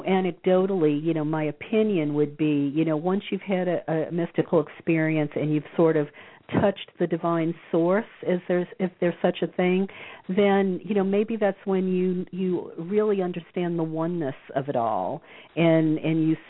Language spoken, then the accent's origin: English; Bible Belt, United States; You know, I grew up in the Bible Belt, and I never had a mystical experience as a Catholic